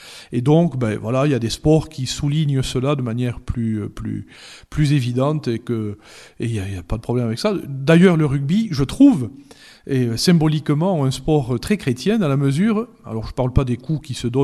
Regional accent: South-West, France; Alors, vous savez, je suis du Sud-Ouest.

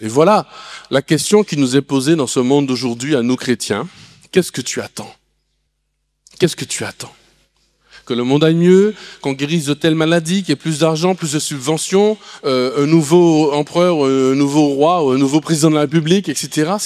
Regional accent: Martinique; Moi, je suis de Martinique, je ne connais pas ce genre de choses.

